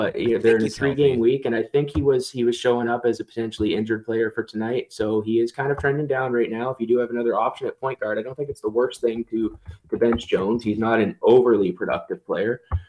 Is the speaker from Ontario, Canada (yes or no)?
yes; Toronto, Ontario, Canada; I'm from the Toronto area, and you don't even want to know what the Toronto accent is anymore.